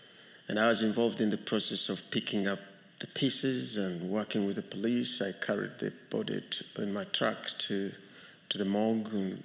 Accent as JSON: {"language": "English", "country": "Uganda", "said": "I'm from Uganda"}